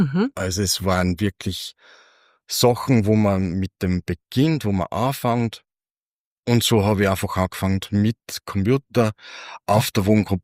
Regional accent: Micheldorf, Upper Austria, Austria; Ich komme aus Micheldorf

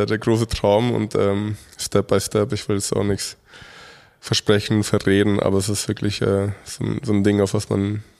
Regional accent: Mexico; Jeder soll natürlich so ein bisschen so einen Hauch von meiner Heimat dann probieren können. Ich habe früher oder nach wie vor machen wir das mexikanische Partys.

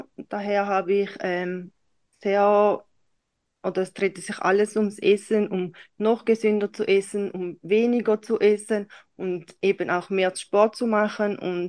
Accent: Switzerland; Und wie man es hört, ich komme aus der Schweiz.

